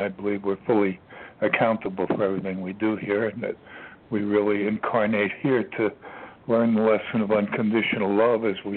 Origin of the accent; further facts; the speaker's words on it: New York, United States; because I'm from the New York area originally